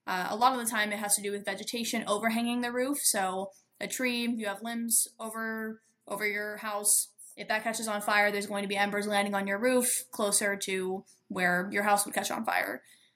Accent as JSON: {"language": "English", "town": "Las Vegas", "region": "Nevada", "country": "United States", "tie": "born or raised there", "said": "Well, I grew up in Las Vegas, lots of family in California, and we've always kind of just been aware of wildfires."}